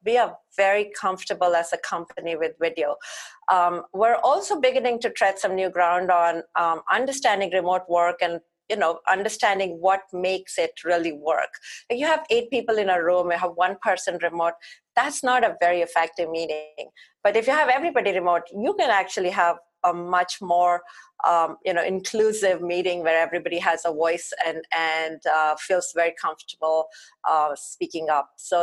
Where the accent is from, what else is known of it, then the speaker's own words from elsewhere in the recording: India; growing up in India